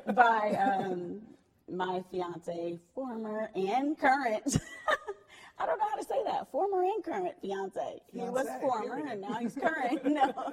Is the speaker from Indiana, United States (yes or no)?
yes; Terre Haute, Indiana, United States; now in Miami, United States; Well, you know, I'm a little country girl. I grew up in Terre Haute, Indiana, so I'm Midwestern, actually.